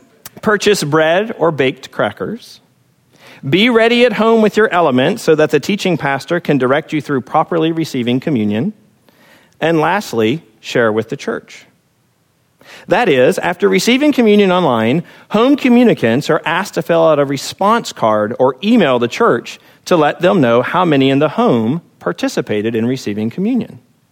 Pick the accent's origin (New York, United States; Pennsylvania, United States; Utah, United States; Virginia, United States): Virginia, United States; My experience of this in churches while growing up in Virginia shared similar characteristics.